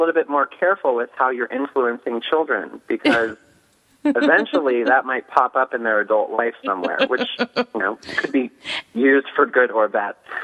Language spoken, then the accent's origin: English; Pennsylvania, United States; Well, I'm from Pennsylvania, and I grew up about 2 hours from Lancaster County, which obviously is a hotbed of quilting.